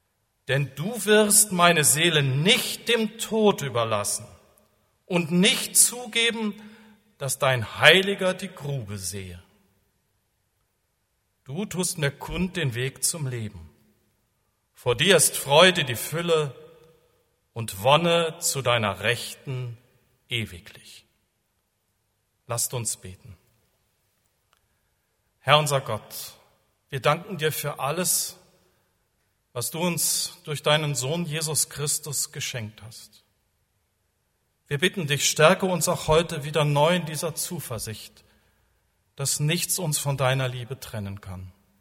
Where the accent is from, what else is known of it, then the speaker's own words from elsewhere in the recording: Rhineland, Germany; als ich ein kleiner Junge war, bin ich gerne mit meinem Vater auf die Kirmes, so hieß das bei uns im Rheinland